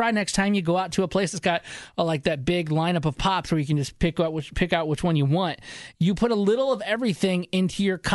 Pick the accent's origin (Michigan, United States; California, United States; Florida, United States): Michigan, United States; I'm from Michigan originally.